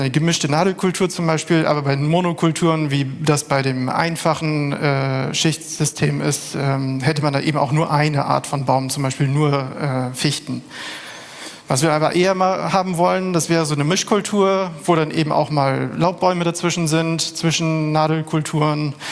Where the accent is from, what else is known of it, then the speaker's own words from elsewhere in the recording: Lübeck, Schleswig-Holstein, Germany; Ich komme aus Lübeck